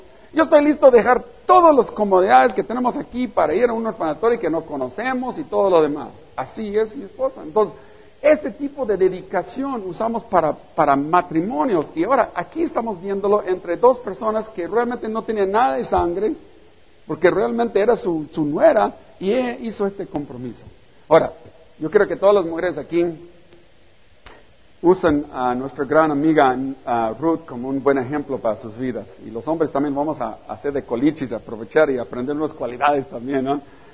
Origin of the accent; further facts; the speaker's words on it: Maneadero, Baja California, Mexico; no sé si aquí en Ensenada, pero en Manadero, en mi pueblo, ¿sabes qué? Casi nadie se casa.